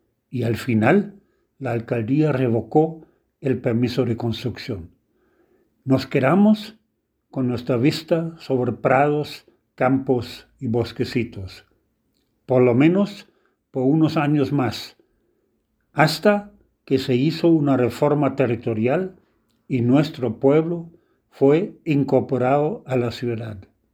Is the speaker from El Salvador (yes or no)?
yes; El Salvador; Mi pueblo se hizo distrito. El Salvador no es el único país que ha tenido una reforma territorial